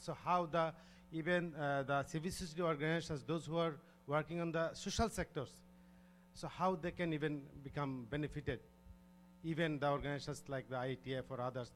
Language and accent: English; Bangladesh; I'm from Bangladesh.